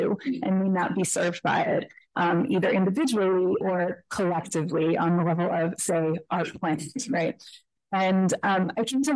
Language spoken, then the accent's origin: English; Ohio, United States; Part of it is growing up in Ohio, where I was sprinting across a highway exit to get to my part-time job at McDonald's.